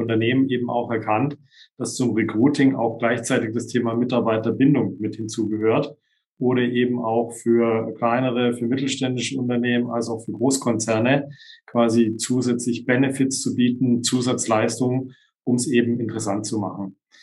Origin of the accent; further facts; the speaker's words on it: Baden-Württemberg, Germany; ich komme ja ursprünglich aus dem Schwabenland gebürtig.